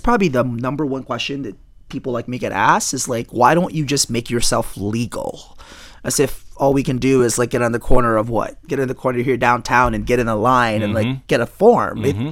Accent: California, United States; as somebody who wasn't Mexican, because when I was growing up in California, everybody thought, you know, illegal meant Mexican

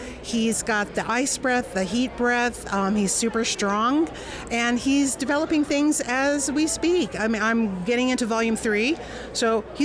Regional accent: Oklahoma, United States; I'm from the Kickapoo tribe of Oklahoma.

